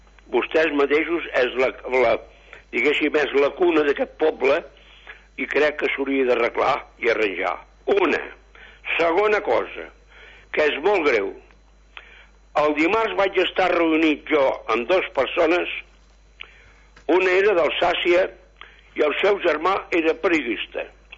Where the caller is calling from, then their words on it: L'Escala, Catalonia, Spain; que arreglin la platja d'aquí al poble de l'Escala